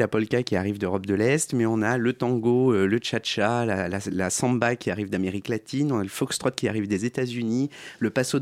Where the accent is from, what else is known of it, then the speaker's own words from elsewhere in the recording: Auvergne-Rhône-Alpes, France; born there; Je suis né en Auvergne, c'est une terre de musique traditionnelle et d'accordéon par essence.